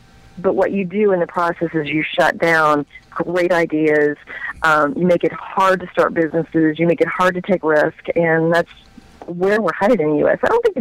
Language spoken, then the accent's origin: English; Indiana, United States; my hometown in Indiana, big auto industry town, that town is, like, better than ever.